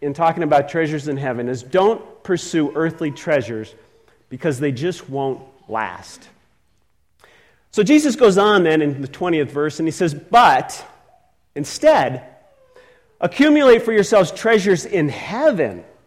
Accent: California, United States; You know, when I was young, I grew up in California. And one of the things that I loved to do is go to the beach. We didn't live far from the beach.

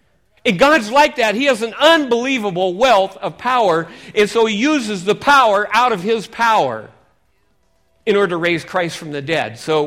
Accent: Seattle, Washington, United States; Yes, I have my own latte machine. I'm from Seattle.

